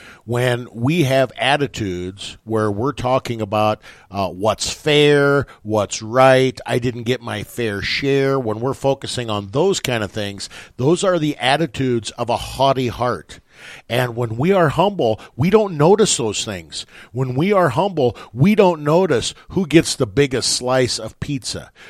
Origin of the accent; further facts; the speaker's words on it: West Point, United States; who was my pastor for the bulk of my life growing up in West Point